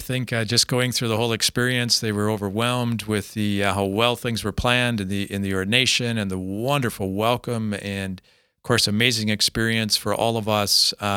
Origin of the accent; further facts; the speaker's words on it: Minnesota, United States; Growing up in Minnesota with 10,000 lakes, and the farm that I grew up on actually overlooked the lake, and having a little cabin in northern Minnesota